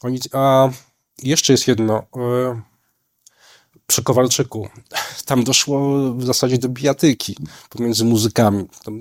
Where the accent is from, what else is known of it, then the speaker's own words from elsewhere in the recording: Warsaw, Masovian Voivodeship, Poland; jestem patologicznym warszawiakiem. Ja się tutaj urodziłem